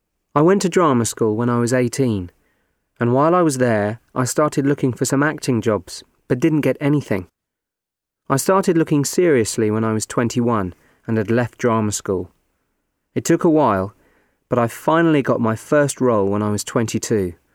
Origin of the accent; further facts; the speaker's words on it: Liverpool, North West England, United Kingdom; also born or lived in London; I grew up in Liverpool, so it wasn't hard to find my way around the city.